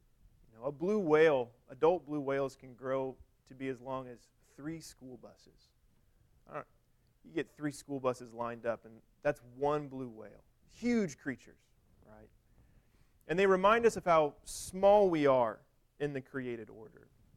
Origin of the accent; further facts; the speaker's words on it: Missouri, United States; I grew up in Missouri. There were big catfish in the Missouri River, but that was probably about it.